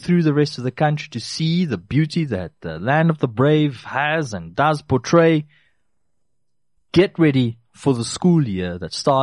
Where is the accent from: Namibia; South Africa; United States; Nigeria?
Namibia; 26 December is family day with us here in Namibia. We don't have Boxing Day. It's not. We are not British.